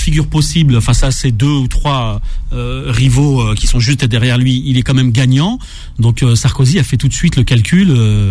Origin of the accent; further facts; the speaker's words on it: France; Je suis un Français moyen qui fait des constats.